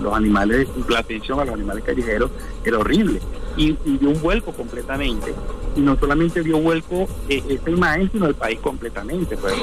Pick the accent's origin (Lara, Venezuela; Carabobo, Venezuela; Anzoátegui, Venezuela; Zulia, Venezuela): Zulia, Venezuela; No, yo soy zuliano nacionalista.